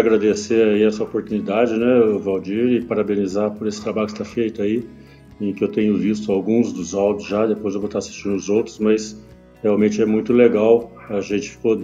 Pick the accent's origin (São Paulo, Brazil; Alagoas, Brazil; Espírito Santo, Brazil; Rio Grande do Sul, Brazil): São Paulo, Brazil; Guaratinguetá; born there; eu sou nascido em Guaratinguetá, no Vale do Paraíba, São Paulo. É uma região mais industrial, mas tem também a questão agrícola, principalmente voltada para o leite e para a silagem.